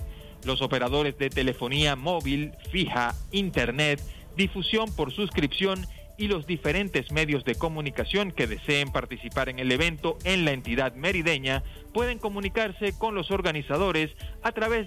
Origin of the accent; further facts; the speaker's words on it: Venezuela; el arpista de mi tierra. Buena música tradicional de nuestra patria Venezuela.